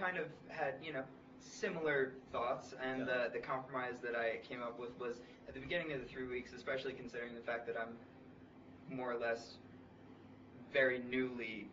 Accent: Philadelphia, Pennsylvania, United States; No, I'm from Philadelphia.

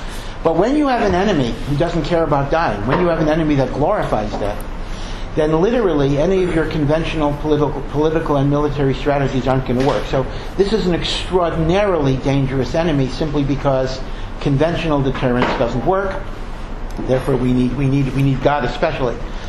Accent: United States; Maybe because I come from America, I think, let's sit around the table, let's make peace

